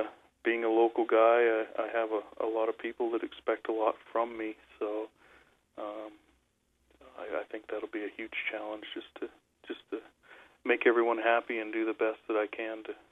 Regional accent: Delta, British Columbia, Canada; As you probably know, I'm from Delta.

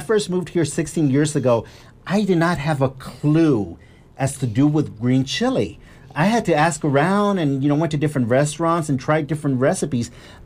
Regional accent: Texas, United States; I'm from Texas. We roll them.

